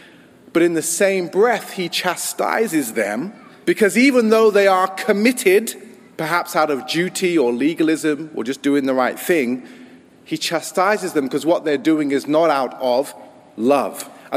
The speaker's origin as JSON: {"language": "English", "country": "United States", "lives_now": "London, United Kingdom", "said": "even though I don't sound like it, I am American."}